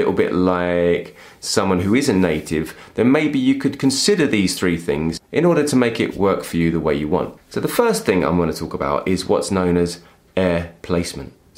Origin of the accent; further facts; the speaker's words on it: England, United Kingdom; accent: East London/Essex; My natural accent is from East London, Essex in England. And even though I've lost a lot of that accent now